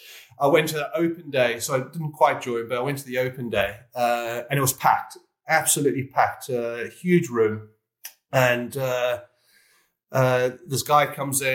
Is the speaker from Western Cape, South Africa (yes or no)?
yes; Cape Town, Western Cape, South Africa; accent: South African; moved away as an adult; I'm originally from Cape Town, and I moved over when I was about 18, 19, did the 2 year working thing in London